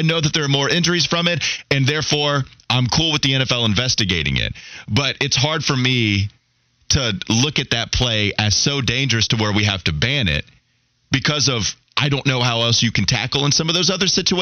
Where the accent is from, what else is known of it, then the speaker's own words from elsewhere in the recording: Claremont, North Carolina, United States; I have to remind you again that I'm from Catawba County / Claremont. Like, I grew up in that environment